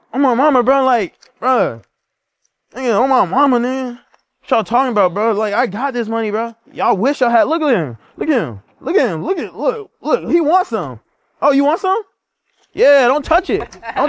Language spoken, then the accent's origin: English; Florida, United States; Sorry, I'm from Florida. We do that around there.